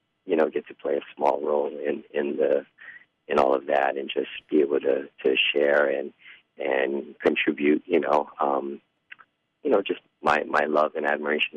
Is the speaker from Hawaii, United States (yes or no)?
yes; Hawaii, United States; You know, I was born and raised in Hawaii, and a lot of people, when they think of the ukulele, they think of Hawaii.